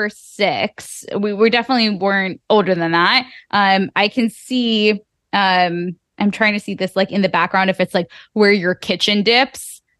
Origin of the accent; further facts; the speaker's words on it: San Diego, California, United States; We grew up in Hanukkah Hill in Del Cerro together. It's not really called Hanukkah Hill, but that's what we called it because all of the Jewish homes would have Hanukkiahs and menorahs.